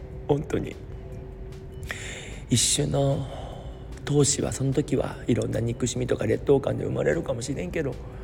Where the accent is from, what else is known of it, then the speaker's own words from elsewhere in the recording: Osaka, Japan; 僕は大阪なんですよとかも話しながら